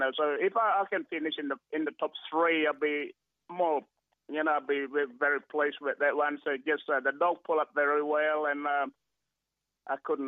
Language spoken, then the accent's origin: English; Bali, Indonesia; English is a second language; moved away as an adult; now in Sydney, Australia; I come from Bali about 40 years ago.